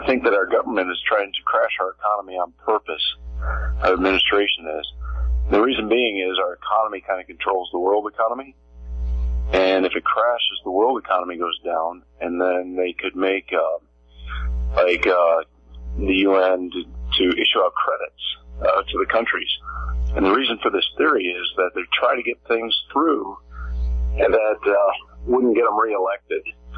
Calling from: Fort Leonard Wood, Missouri, United States; I'm calling from Fort Leonard Wood.

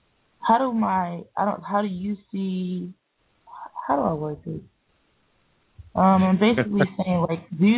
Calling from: Philadelphia, Pennsylvania, United States; Yeah, from Philadelphia.

